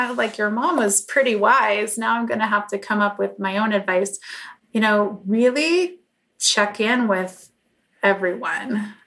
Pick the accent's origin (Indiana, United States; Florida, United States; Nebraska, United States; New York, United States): New York, United States; moved away as an adult; now in Los Angeles, United States; So I grew up in New York, but I came out to LA in 2007